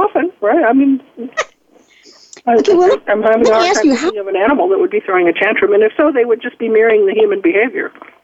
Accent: Nebraska, United States; I was raised in Nebraska

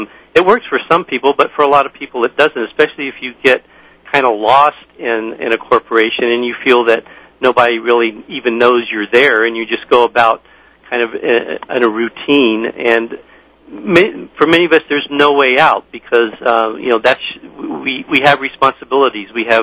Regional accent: Miami, Florida, United States; I grew up in Miami, Florida, and got my first job when I was a senior in high school, and, you know, Miami is very hot and humid

